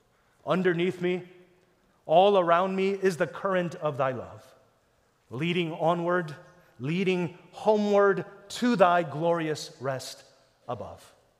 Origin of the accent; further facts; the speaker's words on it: Texas, United States; y'all, I'm from Texas